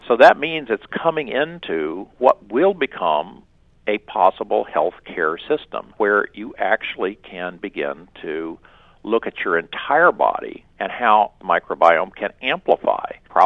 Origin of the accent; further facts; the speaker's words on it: Midwest, United States; now in San Diego, United States; I got into changing my body when I came to San Diego from the Midwest and realized that I didn't look like the rest of these people.